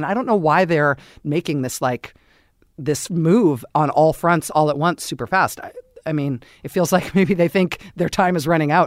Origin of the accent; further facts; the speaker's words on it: Castro Valley, California, United States; I grew up in Castro Valley, California. It's the intersection of I-580 and I-880.